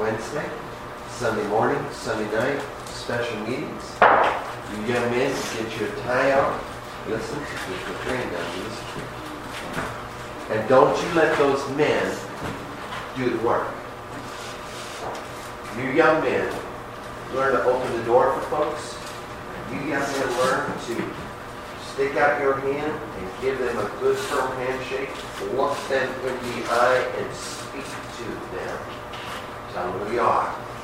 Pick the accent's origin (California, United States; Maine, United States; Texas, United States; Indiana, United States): Texas, United States; I am from the Republic of Texas. Right? People all the time are in foreign countries. If you're from America, I say, no, we're from Texas.